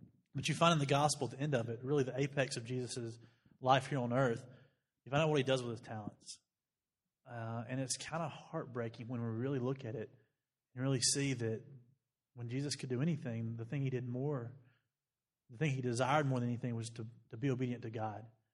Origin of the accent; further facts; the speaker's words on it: Alabama, United States; I'm from Alabama and haven't been here as long as Neil, so I'll use terms like y'all and stuff a lot, so just bear with that.